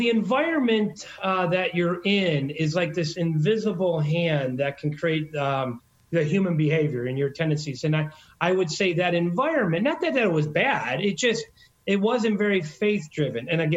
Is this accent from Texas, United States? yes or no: no; Detroit, Michigan, United States; born there; Dad worked. I was born in Detroit.